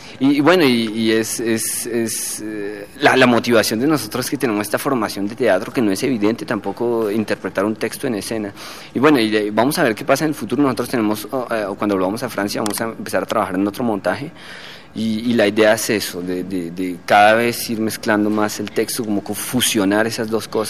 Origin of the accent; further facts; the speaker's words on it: Colombia; moved away as an adult; deja el testimonio de lo que fue irme de Colombia y el por qué yo me fui de Colombia, que era como una búsqueda artística, ¿no?, hacia Europa. Entonces es como ese testimonio de ese hecho, de yo, colombiano, estudiante que se va a Europa